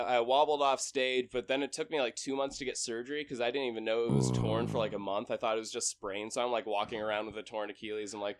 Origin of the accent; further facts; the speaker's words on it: Portland, Oregon, United States; born there; So I was born in Portland. When I was about 19, I moved to Hawaii for a little bit.